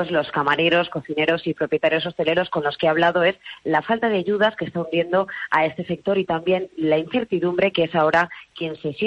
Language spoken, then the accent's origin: Spanish; Valencia, Valencian Community, Spain; como valenciana me ponga un poco intensa, porque para la ciudad de Valencia